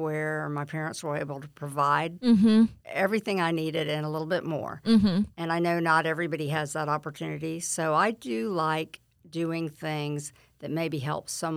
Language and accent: English; Lake Wales, Florida, United States; both of my parents were very active when we were growing up in Lake Wales.